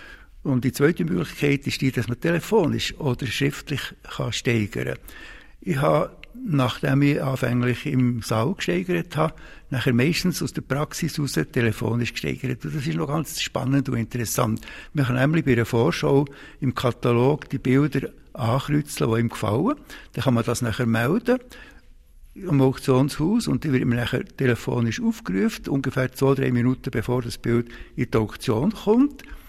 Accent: Thun, Bern, Switzerland; wir sind beide in Thun aufgewachsen

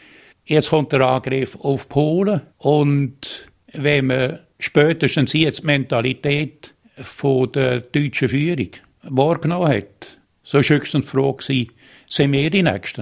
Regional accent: Switzerland; Ich bin im 39 in die 5. Klasse gegangen. Ich bin in Zürchen aufgewachsen.

